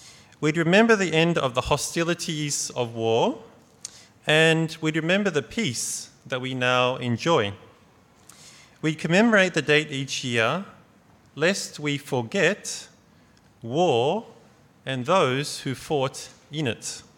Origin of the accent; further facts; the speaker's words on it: Australia; I grew up in Australia